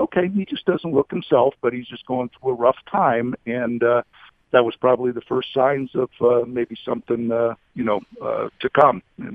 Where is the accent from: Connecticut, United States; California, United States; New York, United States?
California, United States; I grew up in California and I was 10 years old and I remember that team extremely well